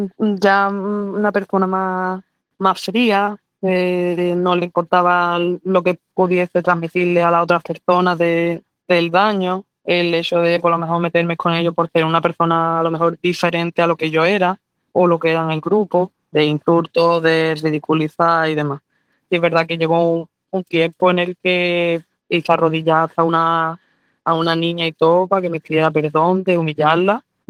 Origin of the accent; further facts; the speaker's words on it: La Línea de la Concepción, Andalusia, Spain; soy de Cádiz, un pueblo de La Línea. Tengo 26 años